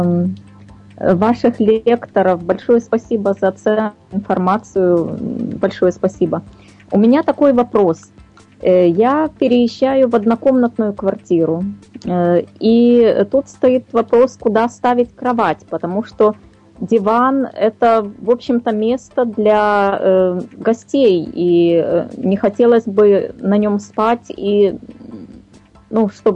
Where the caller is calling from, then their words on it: Berlin, Germany; я из Берлина.